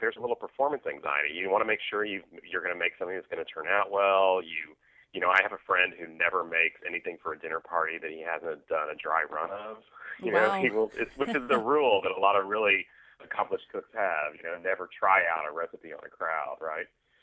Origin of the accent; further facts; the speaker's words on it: Texas, United States; So I'm from West Texas, so there are a lot of Southwestern flavors that show up in the book.